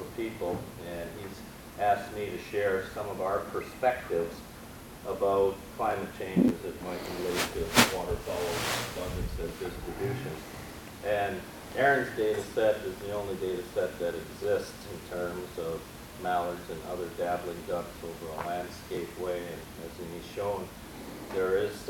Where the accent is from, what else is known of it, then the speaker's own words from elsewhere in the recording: Wisconsin, United States; I grew up in Wisconsin, okay? And there never were any mallards wintering in Wisconsin. I grew up right on Lake Michigan